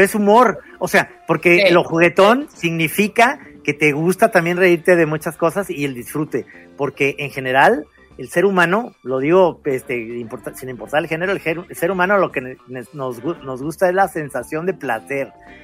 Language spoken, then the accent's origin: Spanish; Guadalajara, Jalisco, Mexico; somos una sociedad tapatía, los tapatíos